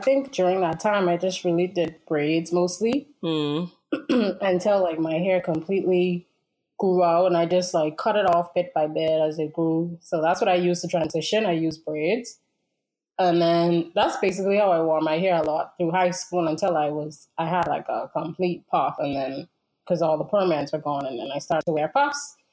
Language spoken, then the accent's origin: English; Bahamas; I'm from the Bahamas.